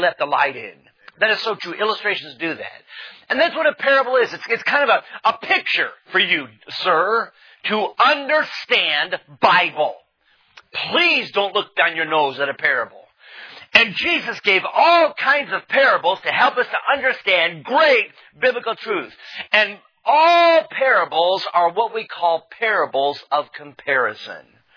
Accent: West Coast, United States; I'm originally from the West Coast, and living in the South as long as I have

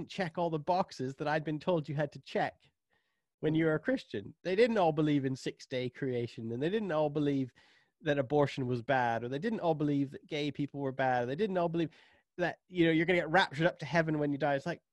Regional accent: Western Canada, Canada; I grew up amongst people in Canada. I grew up in Western Canada. And the people I grew up around were self-confessed fundamentalist Christians.

